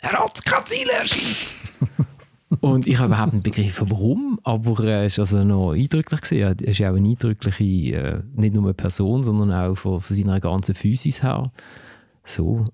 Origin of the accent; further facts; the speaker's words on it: Switzerland; ich bin jetzt als Schweizer Journalist und jetzt muss ich da wieder abzotteln als Verlierer.